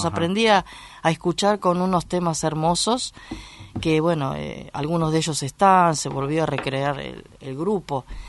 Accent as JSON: {"language": "Spanish", "town": "Valentín Alsina", "region": "Buenos Aires Province", "country": "Argentina", "said": "Y encima un tango, soy de Valentín Alsina"}